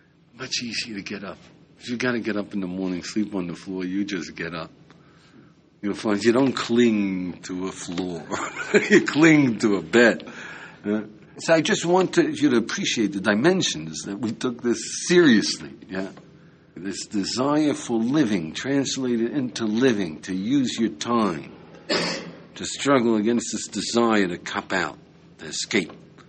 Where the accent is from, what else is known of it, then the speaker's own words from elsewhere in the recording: United States; born there; I was born in the United States.